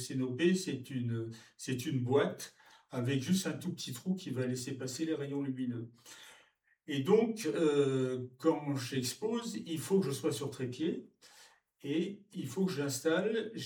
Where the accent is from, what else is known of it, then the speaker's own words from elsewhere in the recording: Morlaix, Brittany, France; born there; also born or lived in Marseille, France / Morocco; now in Guérande, France; j'ai 78 ans. Je suis né en Bretagne, à Morlaix.